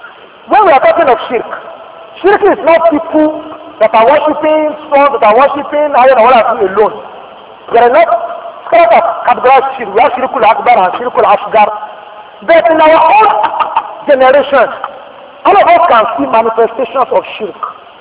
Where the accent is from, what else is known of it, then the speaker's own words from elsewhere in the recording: Nigeria; I will speak, act, behave, and I think interact first as a Nigerian before any other thing.